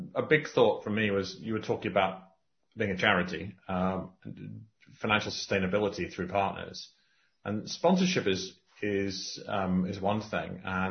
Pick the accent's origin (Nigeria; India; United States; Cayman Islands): Cayman Islands; and I come from the Cayman Islands, we don't have income tax.